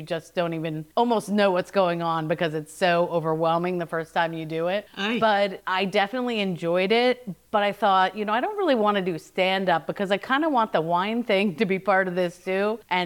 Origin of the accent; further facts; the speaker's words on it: New Jersey, United States; Well, you know, I grew up in New Jersey and everybody makes fun of us.